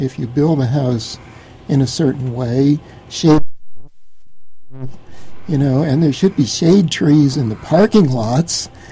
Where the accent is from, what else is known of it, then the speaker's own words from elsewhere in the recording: Florida, United States; the way I grew up in the Florida houses, they used to have, you know, front porches and open, you know, a lot of circulation.